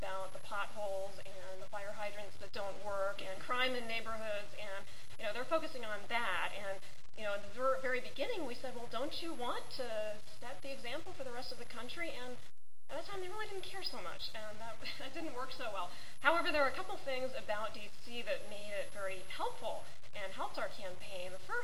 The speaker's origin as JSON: {"language": "English", "region": "Florida", "country": "United States", "tie": "born or raised there", "said": "Florida, my home state, had voted by an astounding 71% for smoke-free restaurants"}